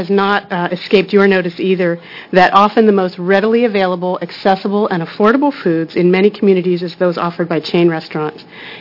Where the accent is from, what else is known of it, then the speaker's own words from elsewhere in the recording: Eugene, Oregon, United States; I'm here from Eugene, Oregon, Lane County.